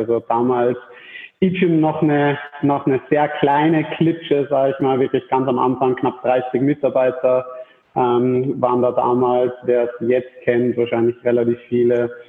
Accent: Salzburg, Austria; Gebürtiger Salzburger, immer schon Sportler

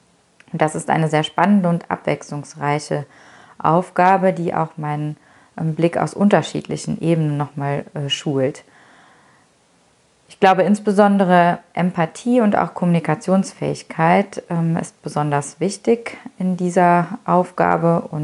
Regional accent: North Rhine-Westphalia, Germany; Ich bin ein Kind der Eifel, ich bin hier aufgewachsen und ich lebe sehr gerne hier.

